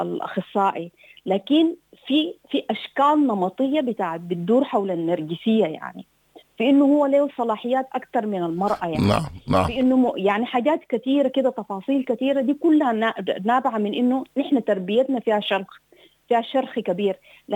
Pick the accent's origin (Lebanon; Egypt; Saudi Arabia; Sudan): Sudan; برجع وبقول إحنا كمجتمع سوداني لازم نفهم